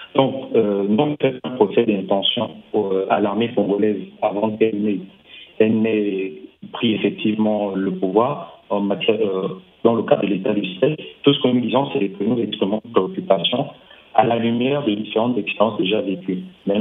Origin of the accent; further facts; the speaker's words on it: Gabon; Bon, avec d'autres regards en tant que Gabonais